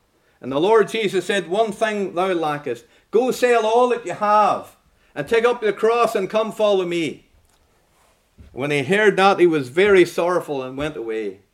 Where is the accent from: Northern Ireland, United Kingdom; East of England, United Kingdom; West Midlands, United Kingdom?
Northern Ireland, United Kingdom; now in Scotland; When I came over here from Northern Ireland, I was amazed at all the wee roads and stuff around Dumfries and Galloway.